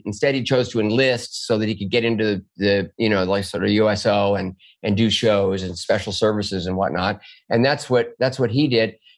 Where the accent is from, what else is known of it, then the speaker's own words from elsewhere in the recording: Oklahoma, United States; born there; I was born in Oklahoma.